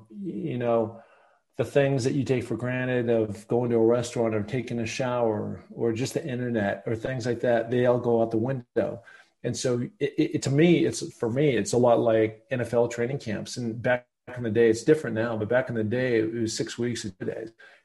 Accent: Seattle, Washington, United States; growing up in Seattle and anybody who knows the Great Northwest knows there's a lot of mountains around. We've got one grand one called Mount Rainier.

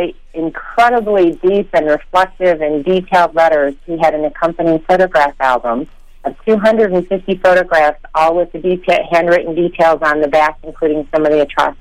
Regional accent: Saginaw, Michigan, United States; I was raised in Saginaw, and my dad passed away at the age of 84 in 2006 in Saginaw.

